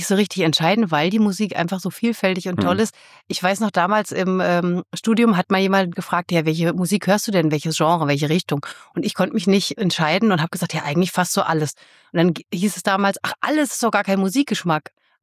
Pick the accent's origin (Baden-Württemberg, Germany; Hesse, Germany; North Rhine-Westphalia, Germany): Hesse, Germany; Fulda; born there; Ich komme aus der Gegend. Bin in Fulda geboren.